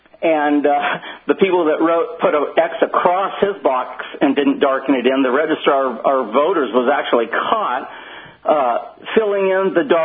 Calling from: San Diego, California, United States; And, again, I'm calling from San Diego.

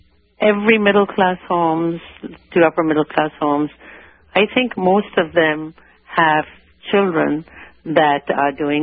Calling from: Santa Cruz, California, United States; I'm calling from Santa Cruz.

